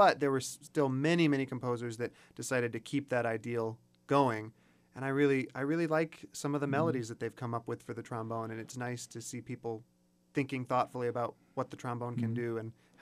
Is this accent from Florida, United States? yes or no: yes; Florida, United States; also born or lived in Boston, United States; Being, you know, growing up in Florida, living in Boston, you know, things are a lot more flat out in that part of the country.